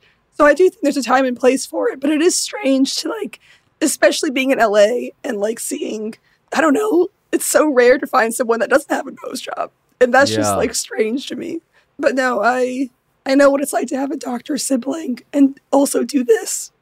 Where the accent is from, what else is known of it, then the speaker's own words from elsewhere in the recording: California, United States; I didn't grow up in L.A., but I grew up in SoCal.